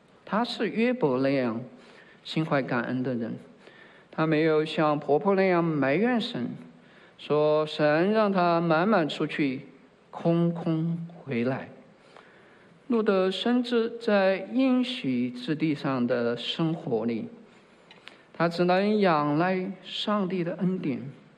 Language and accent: Chinese; China; now in United States; 我们从中国来到美国，也是背井离乡的外国人，我们在这里也无亲无故